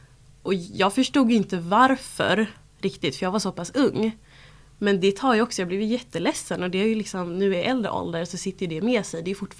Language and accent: Swedish; Skåne, Sweden; also born or lived in Pretoria, South Africa; min mamma var indisk och pappan, vad vi vet då, är sydafrikan. Så jag blev adopterad därifrån när jag var 2 månader. Och sen dess har jag bott i Skåne på Österlen.